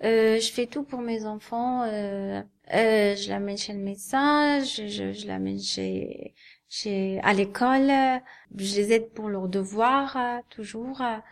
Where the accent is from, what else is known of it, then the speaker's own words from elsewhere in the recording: Qatar; moved away as an adult; now in France; Moi, parce que je suis née au Qatar et j'étais élevée là-bas, j'ai vécu ma vie là-bas jusqu'à 21 ans.